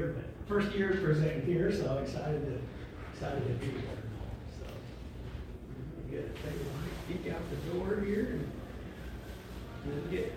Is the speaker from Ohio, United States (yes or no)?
no; Lincoln, Nebraska, United States; I come from Lincoln, Nebraska is my hometown, right in the heart of the Midwest there, so.